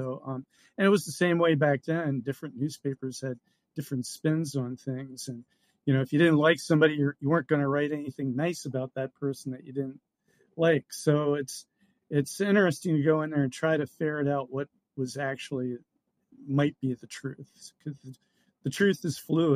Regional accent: Pennsylvania, United States; I mean, even though I grew up in Pennsylvania, my dad always loved the West.

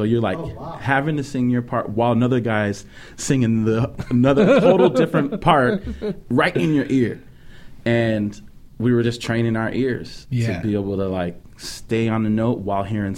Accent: San Jose, California, United States; That's where I did musicals. I was born and raised in San Jose.

